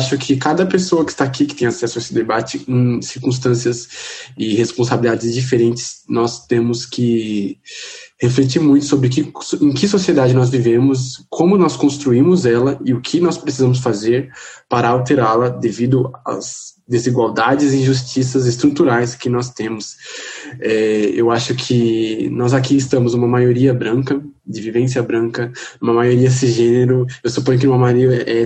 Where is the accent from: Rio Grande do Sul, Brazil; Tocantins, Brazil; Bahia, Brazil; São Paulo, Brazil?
São Paulo, Brazil; Eu nasci e cresci na Brasilândia, extrema região... do extremo norte da capital de São Paulo, uma favela, uma região muito precária.